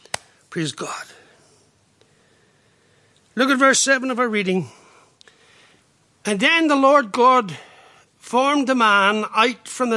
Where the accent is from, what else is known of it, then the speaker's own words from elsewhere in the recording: Ireland; as an Irishman, I like to think keep things simple.